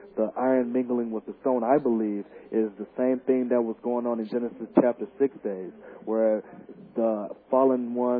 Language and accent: English; Chicago, Illinois, United States; now in Las Vegas, United States; To clarify, I'm from Chicago West Side. I don't claim being out here. I don't claim being from Las Vegas.